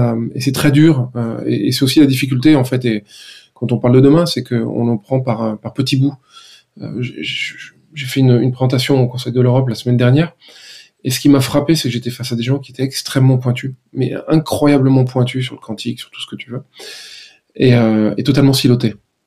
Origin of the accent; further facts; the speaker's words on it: France; on remet en question notre avenir, en tant que Français